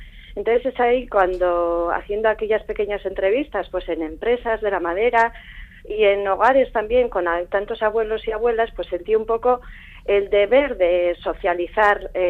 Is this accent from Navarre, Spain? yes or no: yes; Leitza, Navarre, Spain; nosotros somos de Leiza, y cuando volvió a Leiza desde pequeñitos, pues siempre hemos oído al lado del fuego pues historias de cómo trabajaban en el monte, cómo trabajaban la madera.